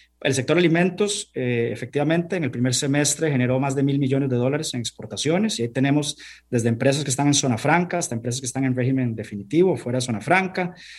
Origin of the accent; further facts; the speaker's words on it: Costa Rica; cuando hablamos con un comprador internacional y le decimos somos de Costa Rica